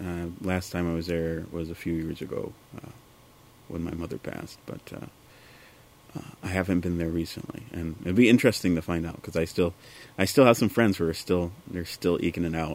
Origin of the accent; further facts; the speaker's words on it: Maryland, United States; now in Duluth, United States; I'm originally from Maryland. I was born and raised there just outside of Baltimore. And I've been in Duluth for 15 years now.